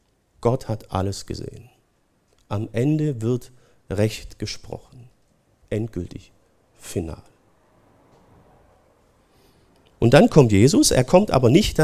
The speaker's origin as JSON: {"language": "German", "town": "Oberndorf am Neckar", "region": "Baden-Württemberg", "country": "Germany", "said": "wo ich herkomme, Oberndorf am Neckar, ja, heute ist es ja bekannt, da ist Heckler und Koch"}